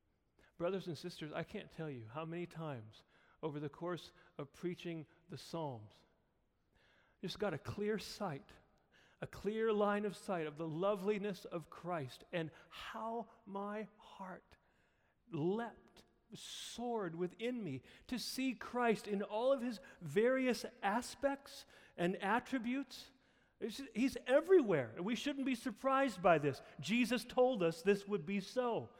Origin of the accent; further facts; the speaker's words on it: South Dakota, United States; I mean, I'm from South Dakota. Spices were like salt and pepper.